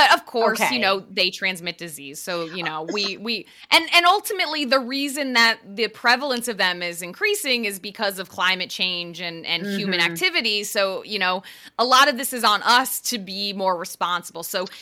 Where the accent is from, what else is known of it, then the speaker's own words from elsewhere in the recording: Connecticut, United States; also born or lived in Long Island, New York / New York City / Westchester, New York; I grew up in Eastern Connecticut. I went to college on Long Island. I lived in New York City. I lived in Westchester, New York.